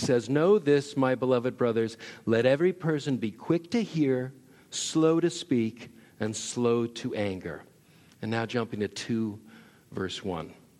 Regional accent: Fresno, California, United States; I grew up in Fresno, and I had the opportunity to work for the U.S. Forest Service as an on-call firefighter.

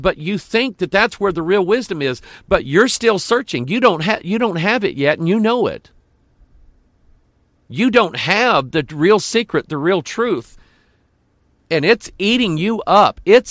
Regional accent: Pine Bluff, Arkansas, United States; born there; now in St. Louis, United States; I was not born in St. Louis. I was born in Pine Bluff, Arkansas, down by the Mississippi River.

